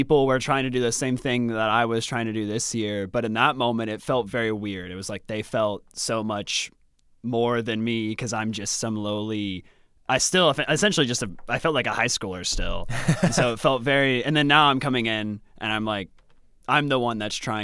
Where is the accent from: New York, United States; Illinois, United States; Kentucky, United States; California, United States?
Kentucky, United States; Louisville; I'm from Louisville, Kentucky. I'm a pastor's kid.